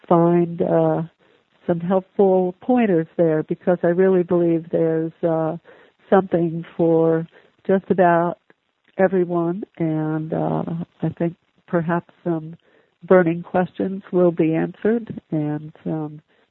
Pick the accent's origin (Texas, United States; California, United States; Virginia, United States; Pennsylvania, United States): Pennsylvania, United States; Philadelphia; I was from the Philadelphia area at the time and always needed a place to stay.